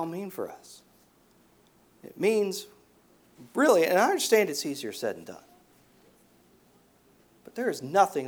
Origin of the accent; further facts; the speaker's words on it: Dallas, Texas, United States; The church I grew up in Dallas was Pleasant Grove Baptist Temple. It was Dr. R.D. Wade was my pastor growing up.